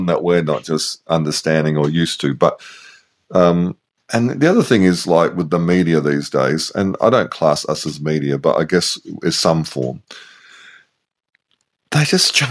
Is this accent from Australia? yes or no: yes; Australia; Is it just because we're Australian and we have that connection England or Great Britain?